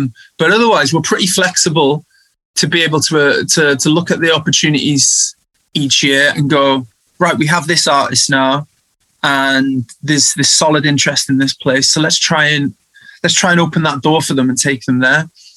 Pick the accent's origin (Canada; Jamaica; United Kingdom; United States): United Kingdom; Wales; a bit more weight behind the international activities we were doing as Welsh artists.